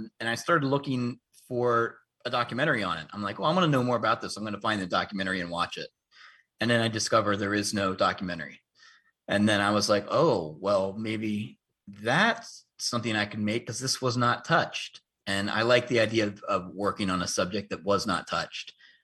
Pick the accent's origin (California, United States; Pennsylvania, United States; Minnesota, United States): Pennsylvania, United States; York; I'm from York, Pennsylvania, where the story takes place.